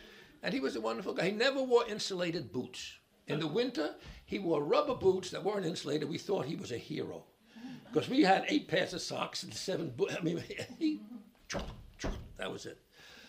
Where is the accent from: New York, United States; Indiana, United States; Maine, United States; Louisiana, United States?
New York, United States; Brooklyn; I'm from Brooklyn, New York. Friggin' is not a word you use in Brooklyn, New York if you don't want to get beaten up.